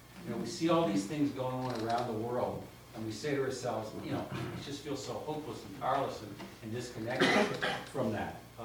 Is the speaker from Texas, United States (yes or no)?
no; California, United States; I'm from California. I don't know anybody from Minnesota except people that meet up here.